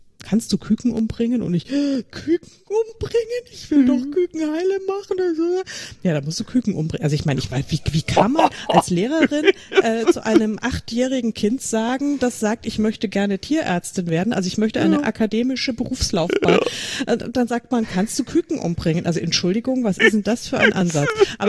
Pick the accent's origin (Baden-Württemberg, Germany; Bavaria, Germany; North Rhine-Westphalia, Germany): Bavaria, Germany; Munich; Und komme ursprünglich tatsächlich aus München, auch wenn man es mir im Podcast nicht anhört, aber ich bin eine echte Münchnerin. Und ich kann auch bayerisch, wenn es sein muss.